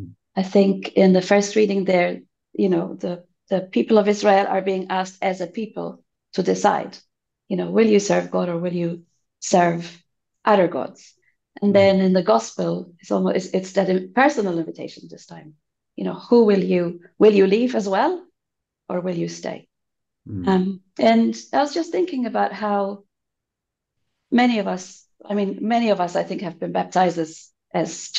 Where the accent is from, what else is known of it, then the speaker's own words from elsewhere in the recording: Malta; moved away as an adult; now in Wellington, New Zealand; I'm speaking from Wellington, part of the church mission team here in the Archdiocese. I'm originally from Malta, but have been in New Zealand for the last 28 years or so.